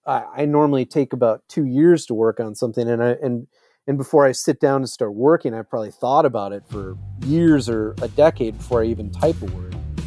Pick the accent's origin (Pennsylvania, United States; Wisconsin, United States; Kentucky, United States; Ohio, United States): Wisconsin, United States; Eau Claire; I think it comes down to growing up in Eau Claire, Wisconsin